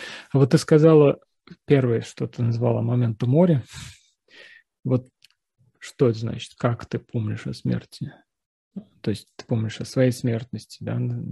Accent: Russia; now in Slovenia; я россиянин русский, живу там в Словении

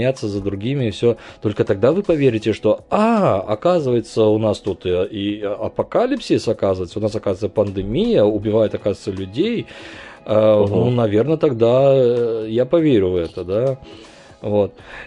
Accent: Uzbekistan; вот я родом из Узбекистана

